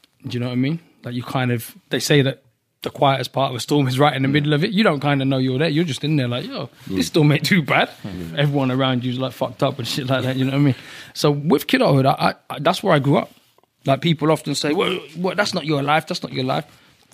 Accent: London, United Kingdom; I grew up in Labrook Grove. That was my life. Those are my friends. I saw those things happen, you know, in Labrook Grove or that sort of area.

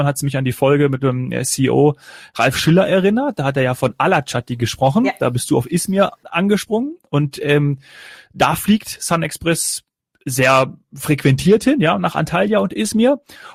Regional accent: Kassel, Hesse, Germany; dem kleinen Flughafen aus meiner Heimatregion Kassel-Calden.

